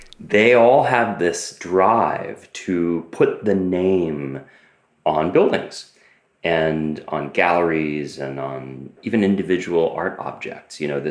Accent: Boston, Massachusetts, United States; I grew up in Boston and there's a Sackler Museum at Harvard.

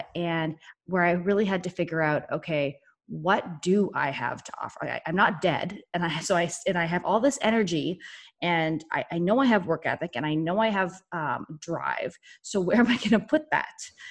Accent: Canada; now in United States; I come from actually from Canada

